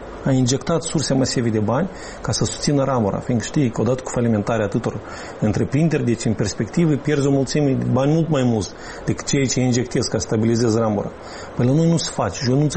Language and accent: Romanian; Moldova; also born or lived in United Kingdom; Am lăsat o viață destul de confortabilă, o viață destul de bună în Marea Britanie, pentru că m-am gândit că îmi iubesc țara, vreau să fiu aproape de frate, de mamă, de rude aici.